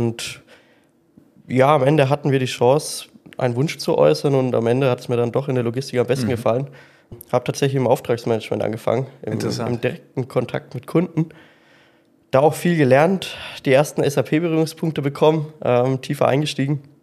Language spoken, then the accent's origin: German; Bavaria, Germany; im Endeffekt komme ich aus Unterfranken, nähe Würzburg, im kleinen Provinzstädtchen bei Bernheim. Sehr nah zu Ipofen